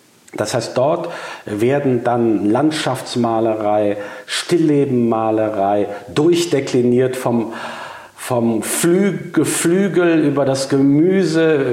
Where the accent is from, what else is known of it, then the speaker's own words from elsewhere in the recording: North Rhine-Westphalia, Germany; in dem Münsterland, wo ich groß geworden bin